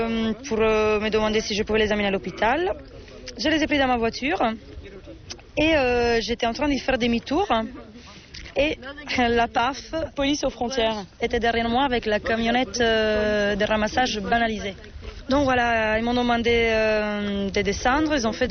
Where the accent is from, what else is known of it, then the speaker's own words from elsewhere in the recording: Italy; En plus, je ne suis pas française, je suis italienne.